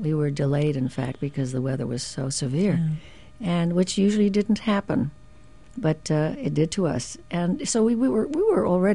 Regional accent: Juncos, Puerto Rico; also born or lived in Humacao; And it was a little village called Juncos. I was born in Humacao because that's where they had the hospital.

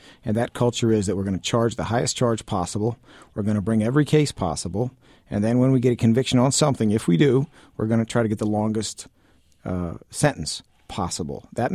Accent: St. Louis, Missouri, United States; born there; Okay, well, I was born in St. Louis, Missouri. My parents were really good people, real smart people, didn't make a ton of money.

